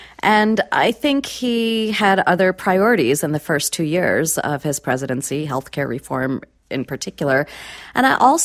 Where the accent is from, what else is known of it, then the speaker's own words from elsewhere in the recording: India; English is a second language; now in United States; My own people, I'm Indian immigrant. Indians are the sixth largest group of people without papers in the country.